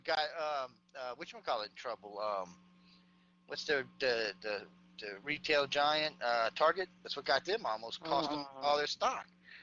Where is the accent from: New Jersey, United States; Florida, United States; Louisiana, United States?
Louisiana, United States; New Orleans; I grew up in New Orleans, so look, it's fine by me.